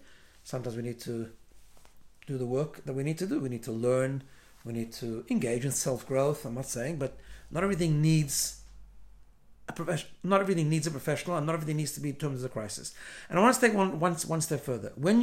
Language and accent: English; South Africa; So when I got married, just to a point, I grew up in South Africa